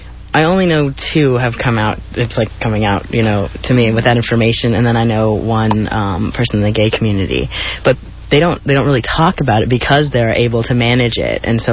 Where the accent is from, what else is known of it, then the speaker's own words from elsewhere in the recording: Beaumont, Texas, United States; I grew up in Beaumont, Texas, you know, a small Catholic girl school